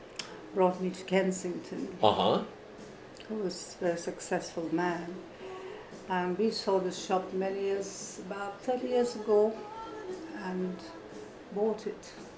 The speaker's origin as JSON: {"language": "English", "region": "Goa", "country": "India", "tie": "born or raised there", "lives_now": "London, United Kingdom", "said": "No, I grew up in Goa, in India."}